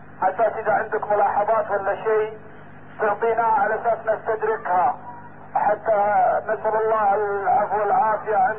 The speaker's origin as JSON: {"language": "Arabic", "country": "Saudi Arabia", "said": "أحد الأخوة عندنا في السعودية رد عليه"}